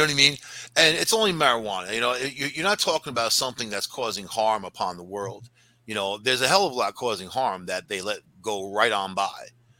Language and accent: English; El Paso, Texas, United States; born there; And Texas, I was born in El Paso. I've never been there.